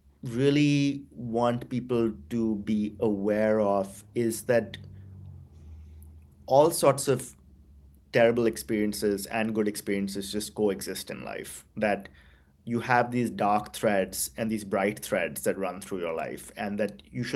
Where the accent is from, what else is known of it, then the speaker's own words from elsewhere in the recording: Delhi, India; I grew up in Delhi. I know that period from my childhood. I was born in 1984.